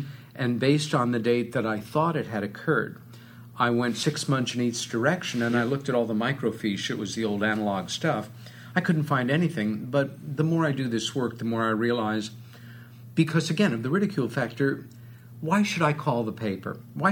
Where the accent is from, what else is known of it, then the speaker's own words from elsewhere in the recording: New York, United States; from the property of our home growing up on Long Island.